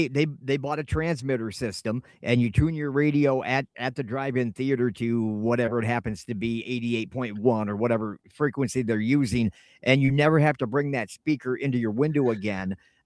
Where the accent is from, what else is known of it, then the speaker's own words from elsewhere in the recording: Richland Center, Wisconsin, United States; we're one of the lucky cities, my hometown of Richland Center, Pete, we have a drive-in movie theater.